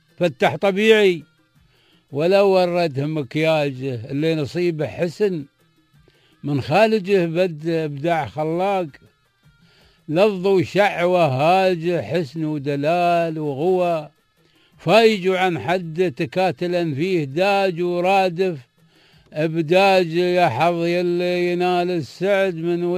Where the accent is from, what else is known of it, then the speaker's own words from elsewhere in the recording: Dubai, United Arab Emirates; احنا نتكلم عن وضعنا في دبي هنا